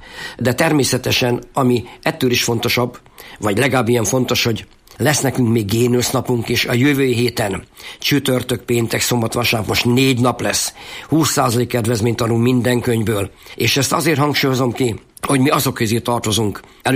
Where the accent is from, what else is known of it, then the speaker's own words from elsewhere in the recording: Tornaszentjakab, Borsod-Abaúj-Zemplén, Hungary; born there; Én egy kis faluba, Tornaszentcsakabon születtem.